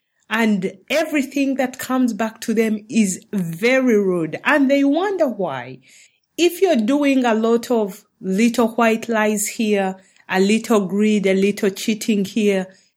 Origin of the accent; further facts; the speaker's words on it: Uganda; now in Los Angeles, United States; I was born in Uganda, as you already know. So I live in Los Angeles. So coming from Uganda, very small country, to Los Angeles, the USA, it's like, oh my God, this is huge.